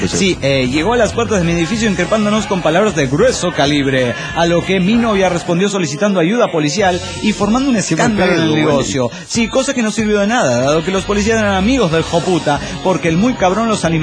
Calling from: Tandil, Buenos Aires Province, Argentina; Ahí en provincia de Buenos Aires, Tandil, la piedra movediza.

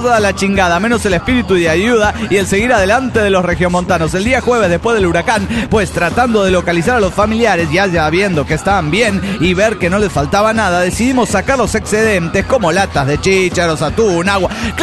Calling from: La Plata, Buenos Aires Province, Argentina; de La Plata, Argentina.

